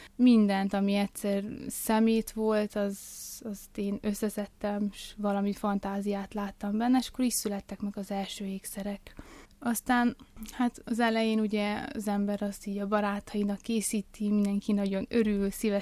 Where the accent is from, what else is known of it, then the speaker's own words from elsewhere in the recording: Gheorgheni, Harghita, Romania; Hát én elsősorban is Gyergyószent Miklóson születtem. Ott jártam az alapiskolát